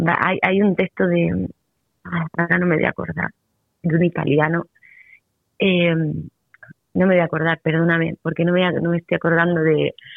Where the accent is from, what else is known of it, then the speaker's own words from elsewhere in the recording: Málaga, Andalusia, Spain; Y empezó estudiando en Málaga, yo soy malagueña